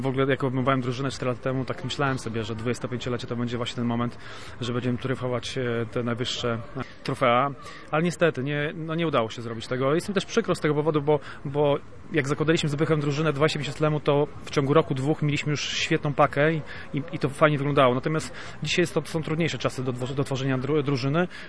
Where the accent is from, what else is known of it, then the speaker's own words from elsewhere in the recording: Gdynia, Pomeranian Voivodeship, Poland; jestem z Gdyni, ale nie miałem w Gdyni klubu, więc jeździłem do Sopotu i tam grałem